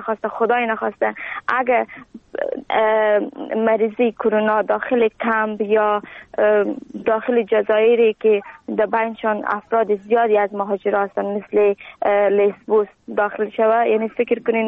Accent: Afghanistan; now in Greece; از افغانستان آمدیم و در کمپ روسینا زندگی میکنم. یک ساعت از آتین فاصله دارم، نزدیک کمپ تیواس.

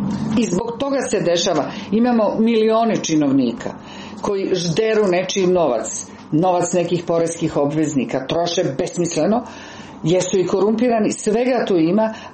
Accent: Belgrade, Serbia; Da, ja sam rođena u Beogradu, živjela sam u tom gradu i jako sam ga voljela.

